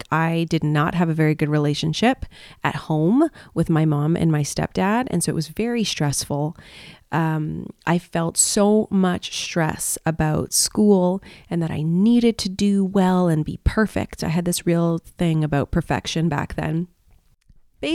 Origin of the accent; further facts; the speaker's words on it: Canada; being in Malaysia, you know, very far from my home country of Canada.